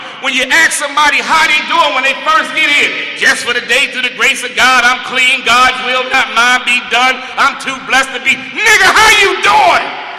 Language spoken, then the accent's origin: English; Philadelphia, Pennsylvania, United States; But I'm from Philly.